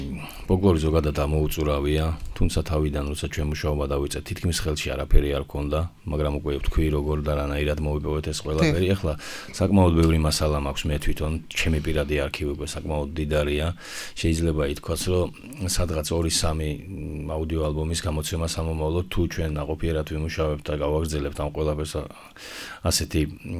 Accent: Keda, Adjara, Georgia; მე მოგახსენებათ დაბაქედაში დავიბადე, გავიზარდე, მაგრამ მამაპაპისეული სოფელი მაქვს კვაშტაში

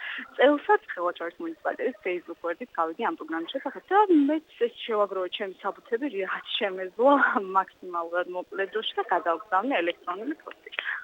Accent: Tkhilnari, Adjara, Georgia; მე ხელოშორის მუნიციპალიტეტიდან ვარ, კერძოდ თხილნარიდან

